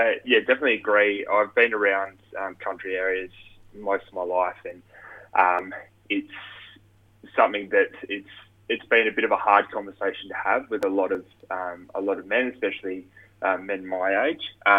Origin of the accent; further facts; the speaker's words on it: Keith, Scotland, United Kingdom; I've seen firsthand locally from my town that I grew up in Keith.